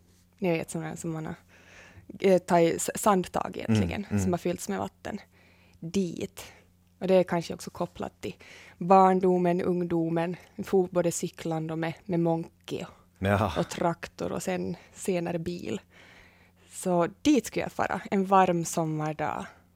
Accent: Kronoby, Ostrobothnia, Finland; där jag är uppväxt i Kronoby, en liten by som heter Libik

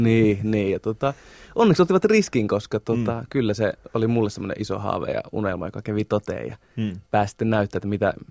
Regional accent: Oulunsalo, North Ostrobothnia, Finland; Mä oon Oulusta, tai itse asiassa Oulun Salosta kotoisin.

